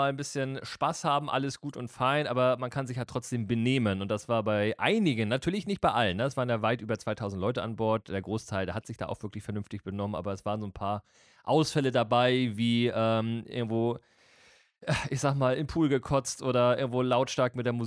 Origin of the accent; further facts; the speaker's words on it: Kiel, Schleswig-Holstein, Germany; ab Kiel, ab meiner Heimatstadt.